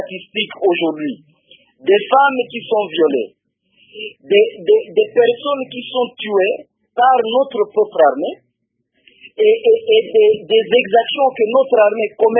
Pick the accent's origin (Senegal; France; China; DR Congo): DR Congo; Nous sommes tous des Congolais.